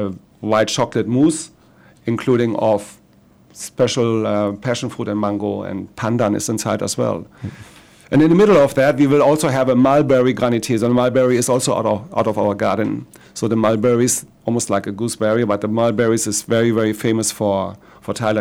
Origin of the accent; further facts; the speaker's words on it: Germany; Myself, I'm from Germany.